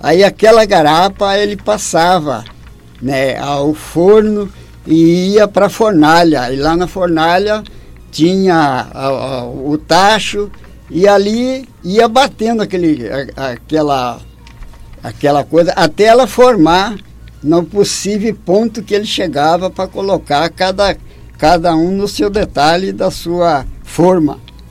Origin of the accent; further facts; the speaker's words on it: Vila Bela da Santíssima Trindade, Mato Grosso, Brazil; born there; Eu nasci no Retiro, no município de Vila Bela da Santíssima Trindade.